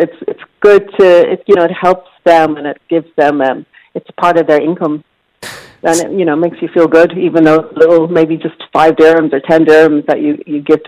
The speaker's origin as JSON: {"language": "English", "country": "Ireland", "also_born_or_lived": "New York", "said": "I'm from Ireland, so we didn't grow up with a culture of tipping, but I lived in New York for a long time"}